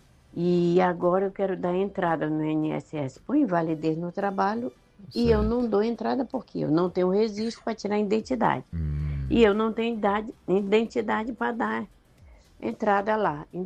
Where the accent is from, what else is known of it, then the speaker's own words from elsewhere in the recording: Porto Velho, Rondônia, Brazil; Ai, eu sou de Porto Velho.